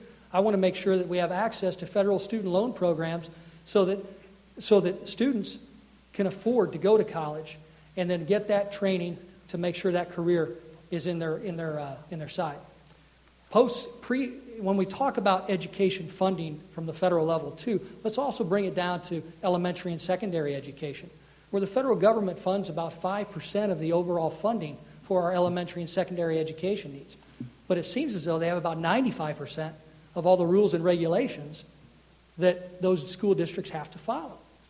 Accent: Taylorville, Illinois, United States; like my hometown of Taylorville. You know, I'm a public school graduate from Taylorville High School.

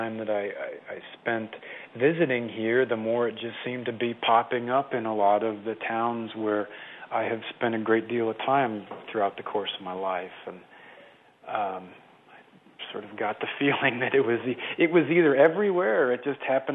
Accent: Midwest, United States; I mean, I'm not from a small town, but I'm from the Midwest, and everybody in my family is from a small town.

